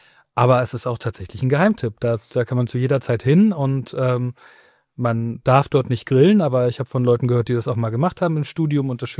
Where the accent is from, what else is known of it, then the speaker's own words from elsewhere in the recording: Lower Saxony, Germany; now in Hamburg, Germany; Aus dem Süden Niedersachsens.